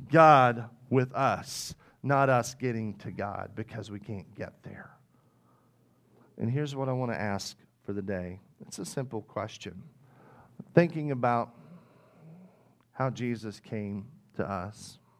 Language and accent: English; Mountain Home, Arkansas, United States; born there; Even I had a better crib than that, man, and I was born in Mountain Home, Arkansas.